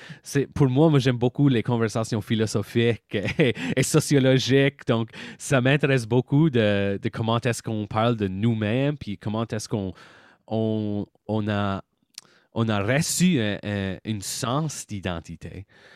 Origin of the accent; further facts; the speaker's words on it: Acadia, Canada; Mais pour presque 20 ans, je parlais pas français, mais je me sentais encore acadien, tu sais.